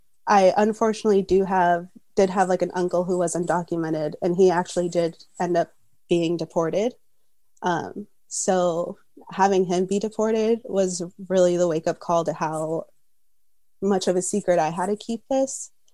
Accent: Minneapolis, Minnesota, United States; My pronouns are she, her, hers. I'm from Minneapolis, Minnesota

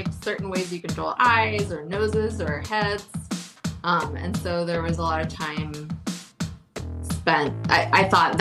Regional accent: Largo, Florida, United States; now in Madison, United States; No, I grew up in Florida, in Largo, Florida

